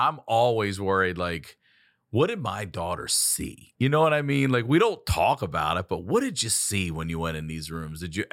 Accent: Baltimore, Maryland, United States; I'm from Baltimore originally. And then once my parents split, we started moving all around Carroll County, Baltimore County, up

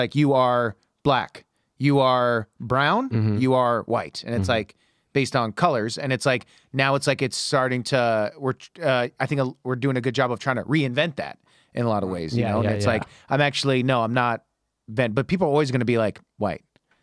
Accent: Detroit, Michigan, United States; Yeah. So my parents are Iraqi. I was born in America and I don't really speak Arabic. … So it's like basically I'm white.

